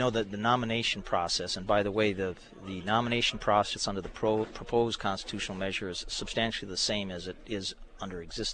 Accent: Bismarck, North Dakota, United States; Well, I grew up in Bismarck.

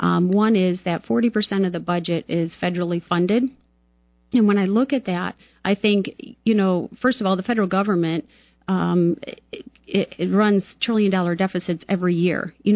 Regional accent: Michigan, United States; Born and raised in Michigan and went to school at University of Michigan.

